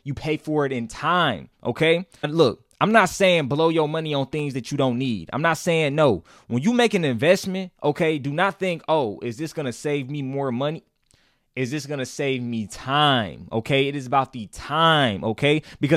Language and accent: English; North Carolina, United States; Now, for y'all that know me, I'm from North Carolina.